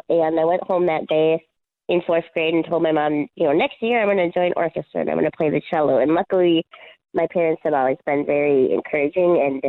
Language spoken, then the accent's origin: English; Duluth, Minnesota, United States; And I guess then when I moved back to my hometown of Duluth, Duluth, Minnesota has a really vibrant, Duluth, Minnesota has a really vibrant music scene.